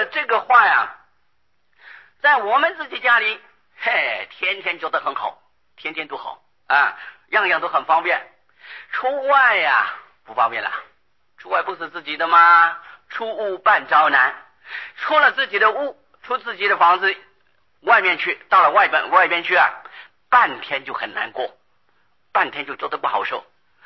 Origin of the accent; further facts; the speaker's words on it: Taiwan; 我们台湾人出家只出一半，